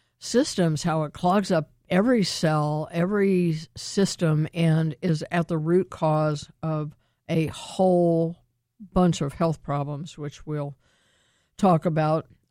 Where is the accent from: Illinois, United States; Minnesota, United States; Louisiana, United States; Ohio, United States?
Ohio, United States; Columbus; Well, that's, of course, my hometown